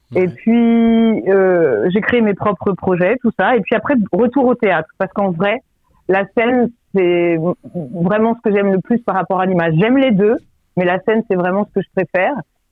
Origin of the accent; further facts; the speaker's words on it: Angers, Pays de la Loire, France; Je viens d'Angers, en fait.